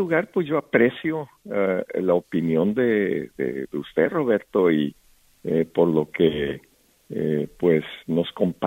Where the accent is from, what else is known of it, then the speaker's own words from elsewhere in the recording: Guamúchil, Sinaloa, Mexico; Yo vengo de Guamúchil, Sinaloa, en el estado que es agricultor, y me tocó crecer. Yo no fui trabajador del campo, pero me tocó crecer con ellos.